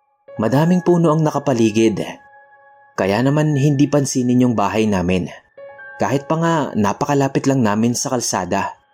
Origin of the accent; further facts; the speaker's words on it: Central Luzon, Philippines; now in Pasig, Philippines; Tubong Aurora. Pero dito na kami naninirahan ngayon sa Pasig.